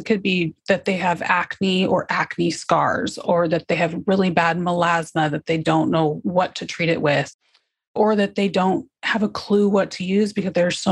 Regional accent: Huntington Beach, California, United States; You know, I grew up in Huntington Beach and every day I went to the beach, and my dad was a surfer.

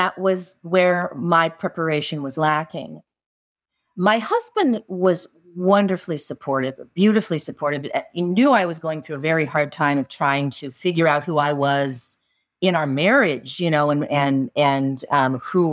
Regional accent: Midwest, United States; you just got growing up in Gen X and in the Midwest

